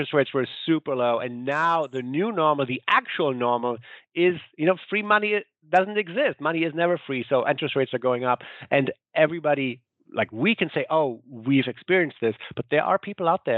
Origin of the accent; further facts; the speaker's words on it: Germany; since I'm from Germany